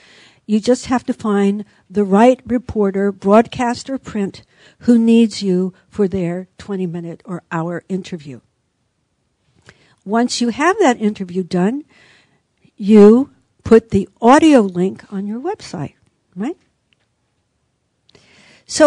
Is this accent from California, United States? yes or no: yes; San Francisco, California, United States; born there; I was born here in San Francisco.